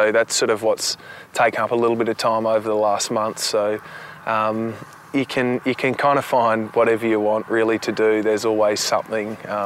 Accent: Finley, New South Wales, Australia; It's growing up in Finlay and in my family environment was really special.

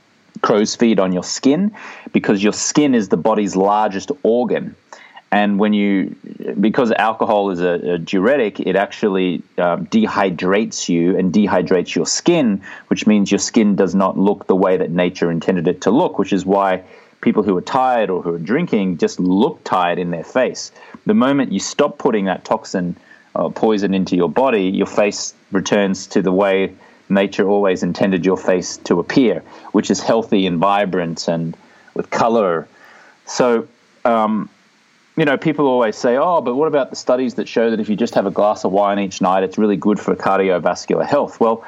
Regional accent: Australia; I grew up in the Australian culture where it's just normal that you have, you know, a drink or two each night, you have a few more on the weekends.

